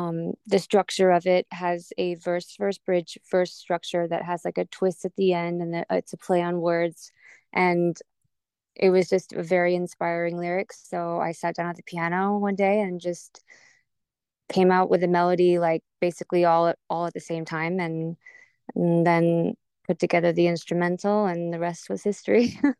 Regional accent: Seoul, South Korea; Well, I grew up on a American military base in Seoul, South Korea

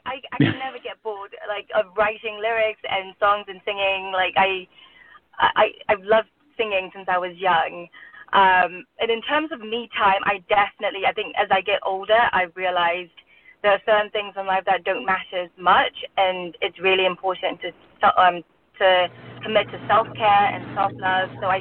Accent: England, United Kingdom; also born or lived in Burma; I was born in Burma. I grew up in England.

